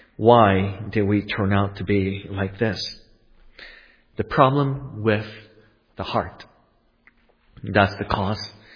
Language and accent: English; Japan; English is a second language; I'm very thankful to God for that opportunity, for letting me be brought up in Japan.